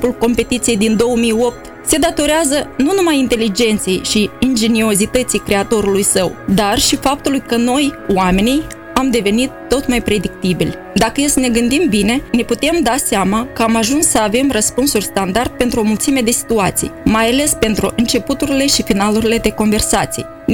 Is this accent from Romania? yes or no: no; Moldova; După ce am informat-o că sunt din Moldova